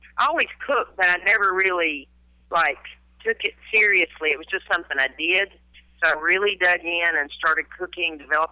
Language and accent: English; Birmingham, Alabama, United States; I'm from Birmingham. I don't have a lot of production companies here